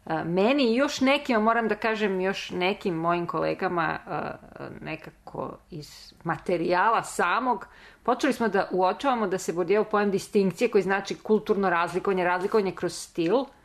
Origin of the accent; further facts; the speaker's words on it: Belgrade, Serbia; Ja sam Beograđanka, ali sam odrasla u naselju koje je onako na periferiji bilo